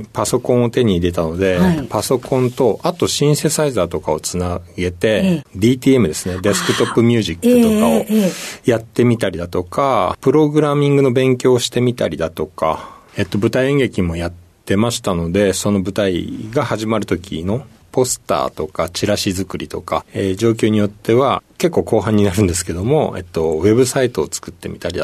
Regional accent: Fukuoka, Japan; 福岡県福岡市ですね。

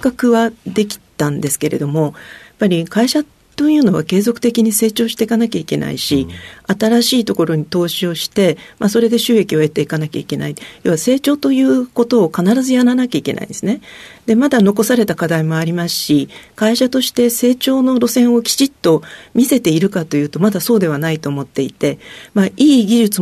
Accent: Niigata, Japan; 新潟です。新潟県の、今は新潟市になってます。

